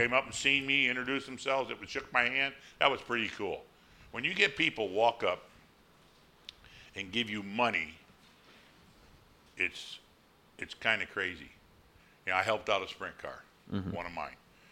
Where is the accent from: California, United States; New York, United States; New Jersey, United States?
New York, United States; Schenectady; Schenectady, New York.